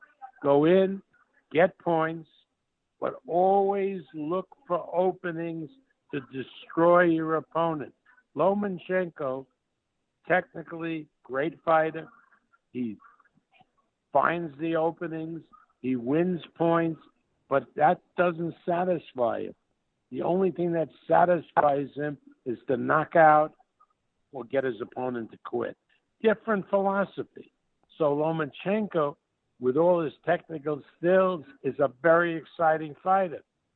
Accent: Nevada, United States; but I come from Nevada, so it's legal now

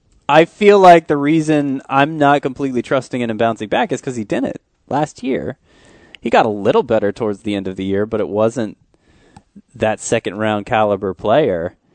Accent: the South, United States; I'm from the South.

